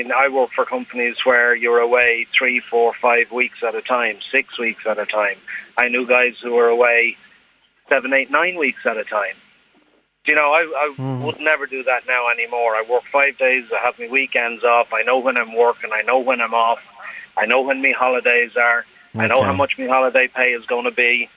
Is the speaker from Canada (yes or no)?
no; Dublin, Leinster, Ireland; moved away; I'm from Dublin originally.